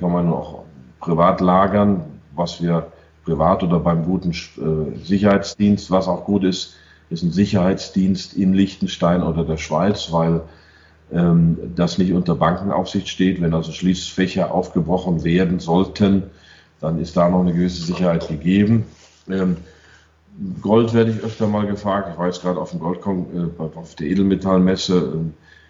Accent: United States; Ich war 10 Jahre dort. Ich bin Amerikaner.

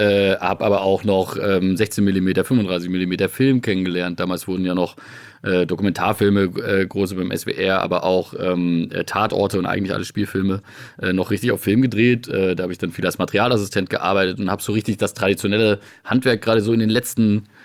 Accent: Biberach an der Riss, Baden-Württemberg, Germany; dass du direkt erstmal mit meiner Heimat anfängst. Dazu muss man tatsächlich wissen, dass wir in Biberach an der Riss ja ein großes Pharmaunternehmen haben

